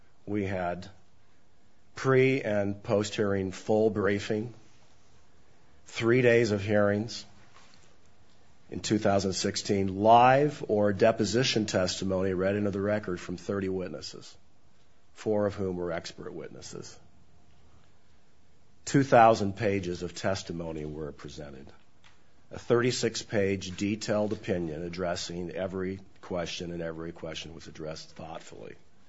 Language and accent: English; Irvine, California, United States; from Irvine, California